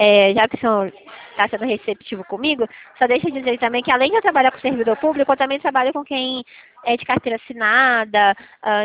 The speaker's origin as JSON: {"language": "Portuguese", "region": "Rio de Janeiro", "country": "Brazil", "said": "Eu sou daqui de Santa Cruz."}